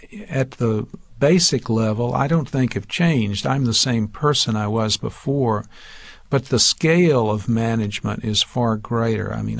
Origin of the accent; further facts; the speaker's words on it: the South, United States; So as a Southerner coming here, having worked on the South for 30 years, I found myself very comfortable here.